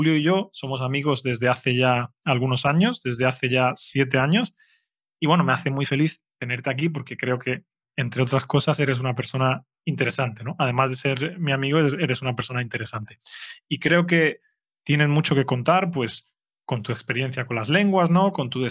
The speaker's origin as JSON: {"language": "Spanish", "region": "Andalusia", "country": "Spain", "said": "Yo soy de Andalucía, como bien sabes. Y en mi caso, yo no tuve ningún contacto con un segundo idioma hasta que no tenía la edad de 14 años, que fue cuando aprendí marroquí."}